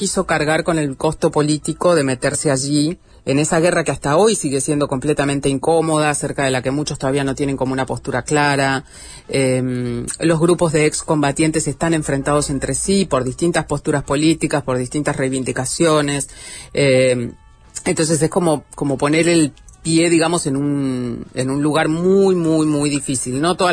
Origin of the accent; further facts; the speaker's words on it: Argentina; lo que puedo ver también como ciudadana argentina, ¿no? Alguien de acá